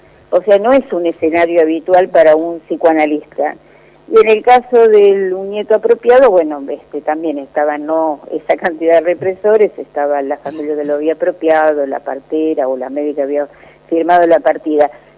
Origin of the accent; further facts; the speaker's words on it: Argentina; como argentinos también nos fue parte de esa catástrofe